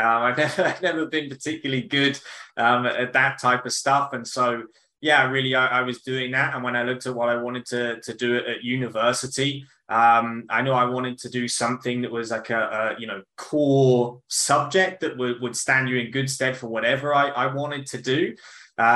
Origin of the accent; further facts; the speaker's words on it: South East England, United Kingdom; So I grew up on a small island on the south coast of England called the Isle of Wight.